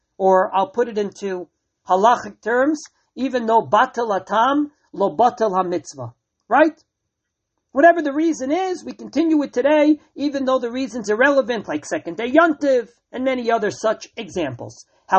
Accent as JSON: {"language": "English", "country": "Canada", "said": "I came from Canada at the time. There, everyone's ultra, ultra nice."}